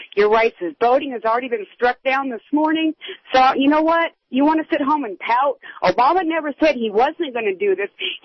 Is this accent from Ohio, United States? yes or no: no; Alaska, United States; I grew up in Alaska, and I went to high school with Sarah Palin.